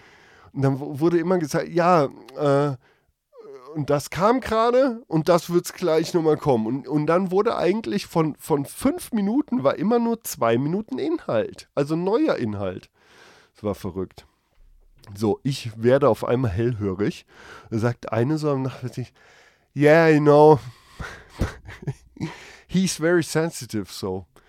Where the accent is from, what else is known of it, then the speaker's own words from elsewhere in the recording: Germany; ich spreche auch kein anderes Englisch. Weil das wäre auch bescheuert, weil ich verfickt normal ein Deutscher bin. Einfach. So, und ich spreche Englisch auch so mit meinem Akzent